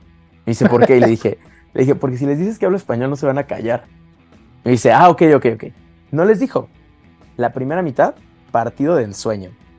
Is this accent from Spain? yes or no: no; Mexico; ¿De dónde eres? Y yo, de México.